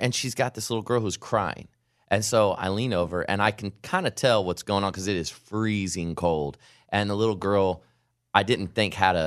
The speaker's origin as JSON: {"language": "English", "town": "Baltimore", "region": "Maryland", "country": "United States", "said": "I'm from Baltimore. That's what we say there."}